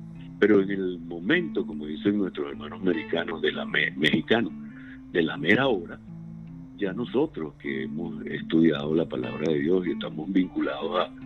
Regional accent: Venezuela; yo en mi país de origen, Venezuela, hoy en día está pasando algo verdaderamente desesperante

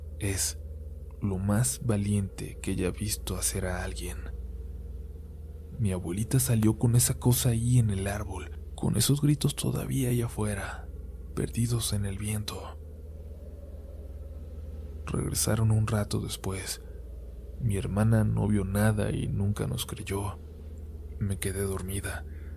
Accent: Morelia, Michoacán, Mexico; y tengo 24 años. Soy de Morelia, Michoacán.

